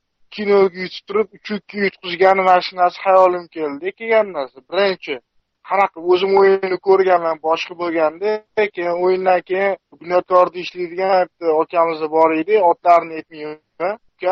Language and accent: Uzbek; Tashkent, Uzbekistan; men o'zim Toshkentlikman